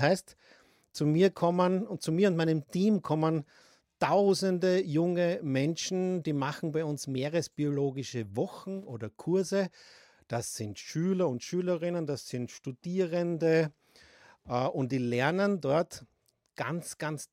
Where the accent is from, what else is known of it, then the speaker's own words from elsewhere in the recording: Graz, Styria, Austria; Ja, ich bin in Graz geboren und habe die meiste Zeit in Graz gelebt und lebe auch jetzt noch in Graz. Ich bin allerdings aus der Stadt hinausgezogen in Graz Umgebung. Ich wohne jetzt am Steinberg.